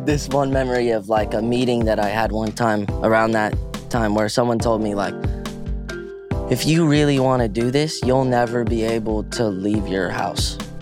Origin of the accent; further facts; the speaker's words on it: Reston, Virginia, United States; also born or lived in Oklahoma; Yeah, dude, I was born actually in Oklahoma and adopted right around birth. Grew up in Reston, Virginia in musical theater, acting, dancing, singing from age 7 onward.